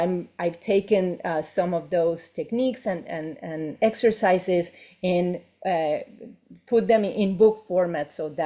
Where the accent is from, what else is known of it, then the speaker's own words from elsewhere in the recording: Uruguay; I'm in Uruguay, in my home country.